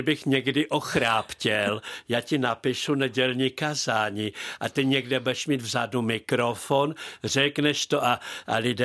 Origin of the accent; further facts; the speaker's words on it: Letohrad, Pardubice Region, Czechia; já jsem jako tedy Letohraďák